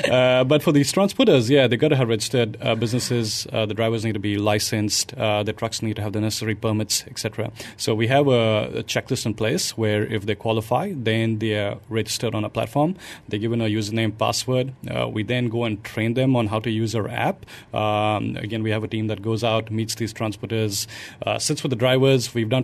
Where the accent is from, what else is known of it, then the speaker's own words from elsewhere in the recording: India; also born or lived in United States / Singapore; I grew up in India and spent considerable time in the U.S. and Singapore